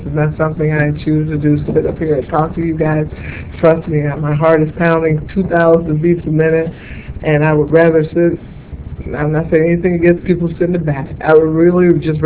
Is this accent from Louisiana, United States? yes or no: no; Washington, District of Columbia, United States; moved away as an adult; now in Canyon Country, United States; I live in Canyon Country, and I'm from Washington, D.C.